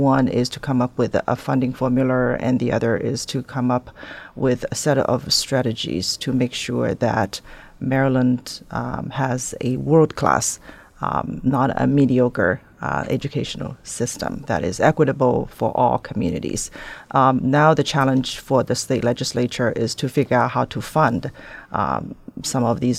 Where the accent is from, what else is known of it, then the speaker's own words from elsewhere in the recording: Shanghai, China; I grew up in Shanghai.